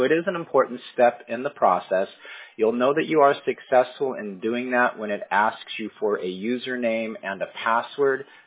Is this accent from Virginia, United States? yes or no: no; Bellevue, Washington, United States; born there; Yeah, but I was born in Bellevue, Washington.